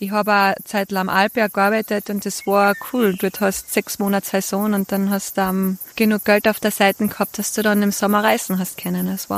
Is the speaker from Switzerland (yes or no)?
no; Carinthia, Austria; now in New Zealand; Ich bin aufgewachsen in einer kleinen Ortschaft in Kärnten, 1000 Zehlendorf. Sehr geborgene Kindheit in den Bergen